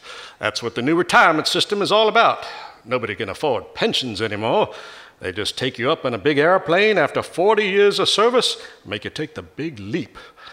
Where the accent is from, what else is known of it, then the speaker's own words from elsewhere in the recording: Deep South, United States; Well, now, you know I'm from the South, sir. The Deep South, as they say. And for us Southern gentlemen, cold day is a day you have to keep your suit jacket on